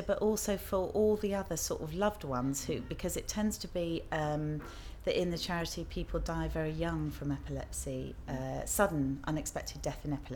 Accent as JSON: {"language": "English", "town": "Anglesey", "region": "Wales", "country": "United Kingdom", "tie": "born or raised there", "lives_now": "Liverpool, United Kingdom", "said": "And I was brought up in Anglesey, in North Wales"}